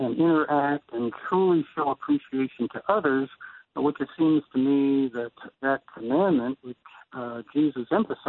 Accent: Pennsylvania, United States; I was raised in the Pocono Mountains, and I was very happy to be with a book in a corner.

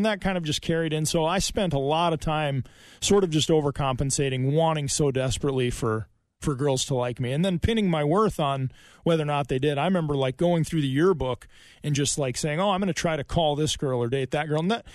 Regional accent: Midwest, United States; Yeah, I grew up in the Midwest. You know, like so many others here, we kind of know what it's like. A little slower pace of life most days

